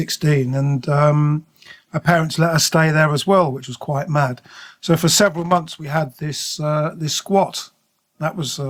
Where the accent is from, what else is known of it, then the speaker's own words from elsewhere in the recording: Slough, South East England, United Kingdom; also born or lived in London / High Wycombe; I was born in London, but I went to school in Berkshire, in Slough, and then High Wycombe